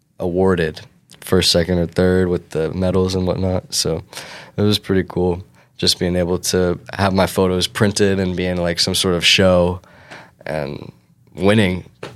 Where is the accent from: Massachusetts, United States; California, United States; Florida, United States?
Florida, United States; Sorry, I'm from Florida